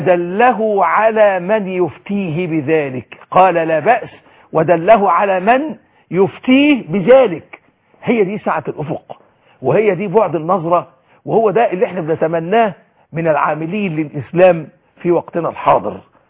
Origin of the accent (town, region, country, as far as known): Egypt